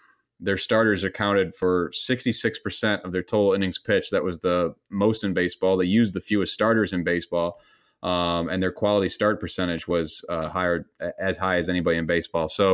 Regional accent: Cleveland, Ohio, United States; I am going to, of course, include my hometown Cleveland Indians in this discussion

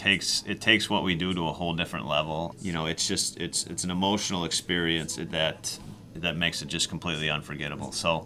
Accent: Milwaukee, Wisconsin, United States; I grew up in Milwaukee. I live in Milwaukee. I made my home there for a while now.

